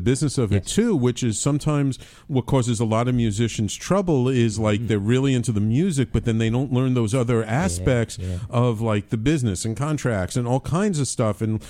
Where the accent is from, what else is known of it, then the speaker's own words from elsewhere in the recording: New Orleans, Louisiana, United States; I mean, and growing up in New Orleans